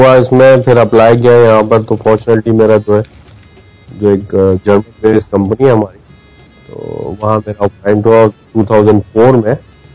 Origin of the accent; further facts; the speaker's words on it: Hyderabad, Sindh, Pakistan; moved away as an adult; now in Jeddah, Saudi Arabia; exactly میں belong کرتا ہوں پاکستان سے ہی, پاکستان کی سٹی ہے حیدرآباد, اور 1997 میں میں نے اپنا ایم بی بی ایس وہیں